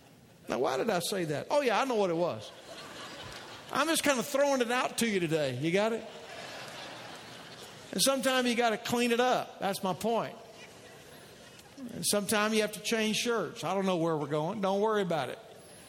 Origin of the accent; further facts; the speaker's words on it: Texas, United States; Takes me back to the little church I grew up in Texas.